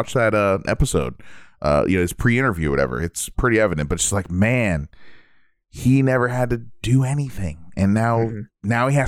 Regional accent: United States; this is a big deal to us because we're from America and you just don't see this shit.

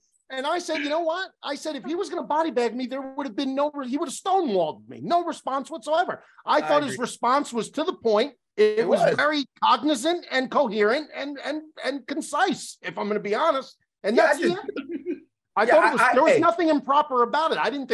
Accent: New Jersey, United States; I'm from New Jersey, cuz I could have very easily been a Giant fan

